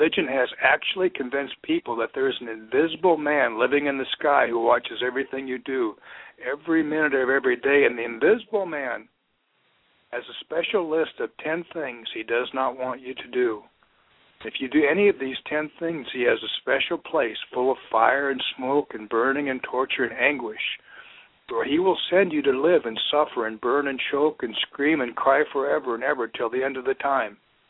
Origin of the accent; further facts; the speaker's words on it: Norfolk, Nebraska, United States; So I had to tell him I was from Norfolk, a little bit to the north.